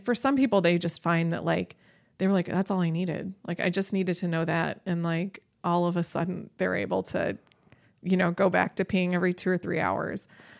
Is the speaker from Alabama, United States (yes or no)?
no; Indiana, United States; now in Seattle, United States; I just wanted to get out of the Midwest. I'm from Indiana originally. So I got out to Seattle working in an orthopedic clinic.